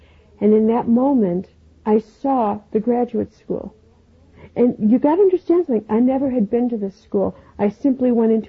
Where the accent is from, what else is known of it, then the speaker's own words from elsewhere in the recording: Chicago, Illinois, United States; I was in Chicago, my hometown